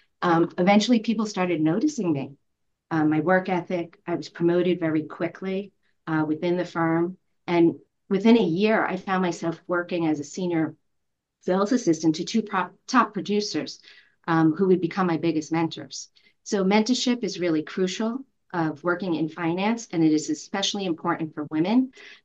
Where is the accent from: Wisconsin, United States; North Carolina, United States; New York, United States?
New York, United States; Brooklyn; For me, as a young girl growing up in Brooklyn and going to high school in Coney Island, there were a few obstacles I faced, especially access to education.